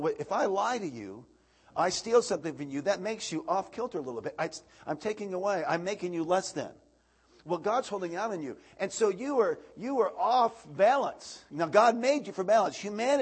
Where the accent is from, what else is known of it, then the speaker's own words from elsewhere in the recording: Iowa, United States; Hey, I'm from Iowa, I can do whatever I want.